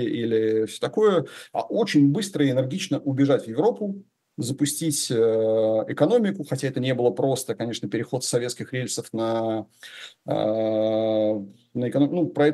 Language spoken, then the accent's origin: Russian; Belarus; И не знаю, как остальные белорусы, а я по-прежнему держу бутылку шампанского на этот день.